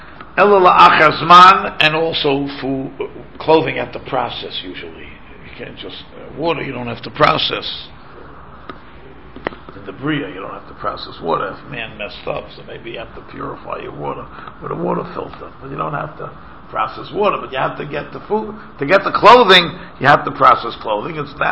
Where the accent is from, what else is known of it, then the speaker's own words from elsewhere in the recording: New York, United States; I used to, like, in Manhattan, I grew up in New York, so sometimes, I go into Manhattan just to walk around and look around.